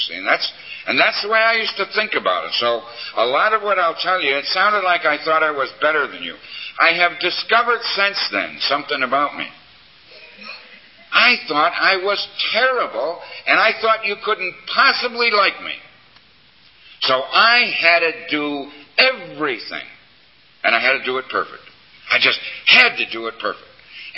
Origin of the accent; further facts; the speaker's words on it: Chicago, Illinois, United States; I was born in Chicago, Illinois. Fine Christian parents.